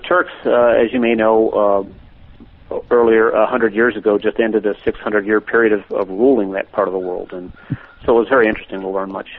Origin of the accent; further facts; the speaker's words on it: Detroit, Michigan, United States; now in Turkey; The winters aren't like they were where I grew up in Detroit